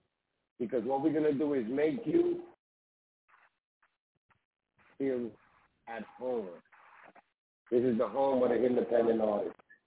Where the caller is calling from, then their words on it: Minnesota, United States; in the building. Midwest here in Dump, Minnesota.